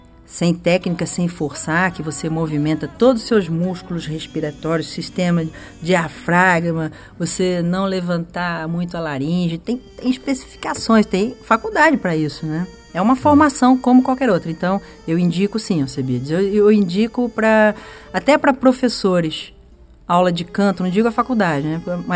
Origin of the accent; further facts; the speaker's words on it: Santa Rosa de Viterbo, São Paulo, Brazil; vim lá de Santa Rosa de Viterbo.